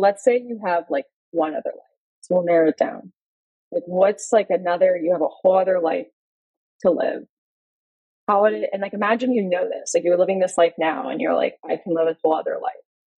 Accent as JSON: {"language": "English", "region": "Florida", "country": "United States", "tie": "born or raised there", "moved": "yes", "said": "if I had never left Florida, like where I grew up in Florida."}